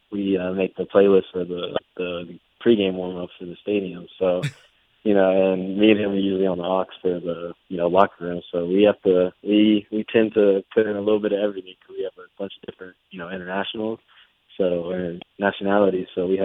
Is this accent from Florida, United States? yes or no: no; Greensboro, North Carolina, United States; now in Kansas City, United States; North Carolina, I grew up in Greensboro. It's a, somewhat small town, I guess. But so it's definitely not as busy as Kansas City.